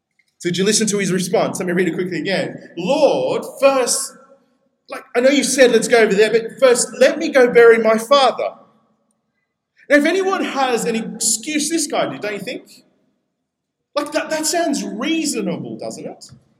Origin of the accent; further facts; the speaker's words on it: New South Wales, Australia; now in Brisbane, Australia; I remember when we moved up to Brizzy. I came from New South Wales